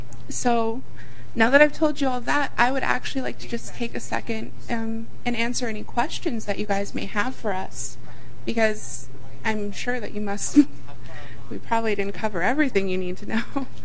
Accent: Bemidji, Minnesota, United States; like I said, I'm from Bemidji. We're very rural. We don't have the museum institutions.

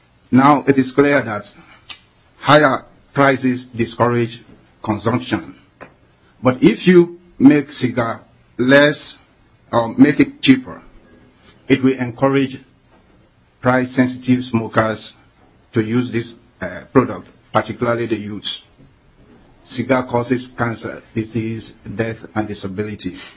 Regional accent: Brooklyn Center, Minnesota, United States; I'm from Brooklyn Center.

